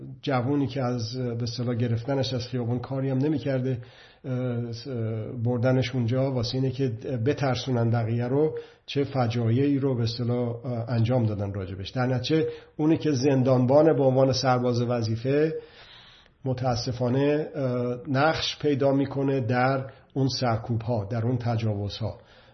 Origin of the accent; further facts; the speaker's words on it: Iran; به عنوان یک ایرانی در خارج از ایران